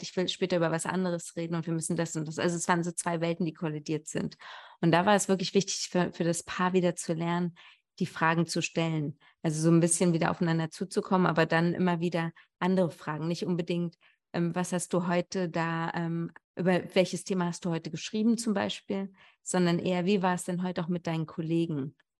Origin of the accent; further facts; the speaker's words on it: Berlin, Germany; aber ich bin ja auch Berliner, wir sind ja relativ egoistisch und bleiben in unserer Stadt.